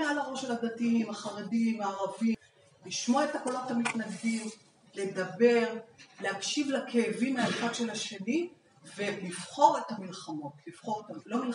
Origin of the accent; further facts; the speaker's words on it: Bnei Brak, Tel Aviv District, Israel; אני גדלתי בבני ברק, אני יכולה לספר על כך מכלי ראשון